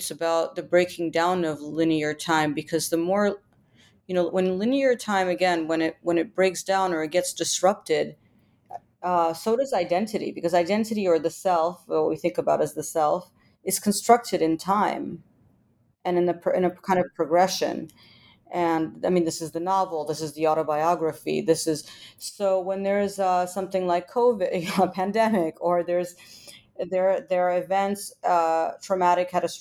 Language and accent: English; Ukraine; I'm originally from Ukraine